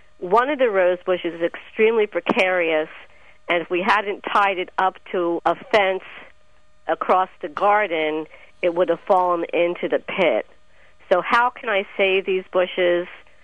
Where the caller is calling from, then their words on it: Philadelphia, Pennsylvania, United States; Hi, Mike. I'm calling from Philadelphia.